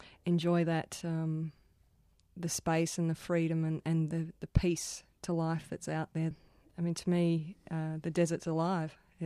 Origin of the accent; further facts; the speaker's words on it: Echuca, Victoria, Australia; born there; I was born in Echuca and my family came off a property up there and we sold our house and packed up.